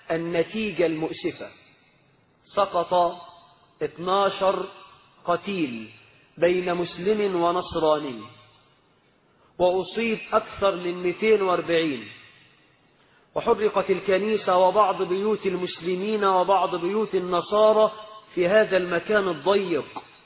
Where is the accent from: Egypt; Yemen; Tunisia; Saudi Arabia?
Egypt; فاللهم اجعل بلدنا مصر آمنة مطمئنة رخاء سخاء يا رب العالمين.